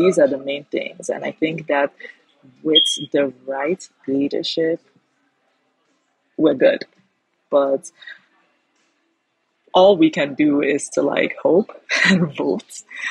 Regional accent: Nigeria; I live in Lagos and I see the crowds. Like, forever Nigerian I am

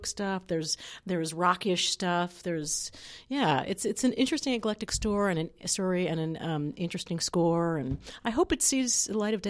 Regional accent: Virginia, United States; Well, you know, I'm from Virginia, and he's Virginia based

